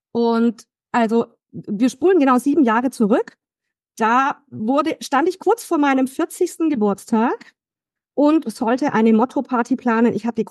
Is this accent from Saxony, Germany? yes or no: no; Stuttgart, Baden-Württemberg, Germany; Ich bin aus Stuttgart